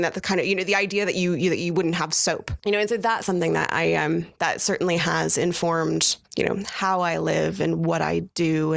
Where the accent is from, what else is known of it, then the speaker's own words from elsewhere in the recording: United States; I was so fortunate to have growing up in the United States was a profound sense of, how lucky I was to be where I was